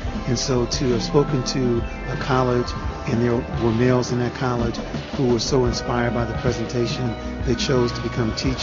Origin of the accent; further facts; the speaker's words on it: Chicago, Illinois, United States; Like in my hometown, Chicago, Reverend Meeks at Salem Baptist Church, there were 42 liquor stores in a 50-block neighborhood.